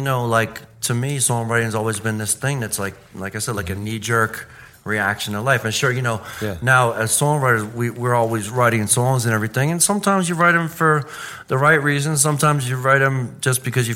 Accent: Philadelphia, Pennsylvania, United States; And I have a younger sister. And we grew up in Center City, Philadelphia.

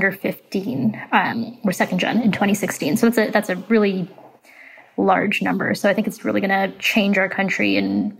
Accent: Markham, Ontario, Canada; Well, it's funny because I grew up in Markham, Ontario, which is actually the most diverse place in Canada.

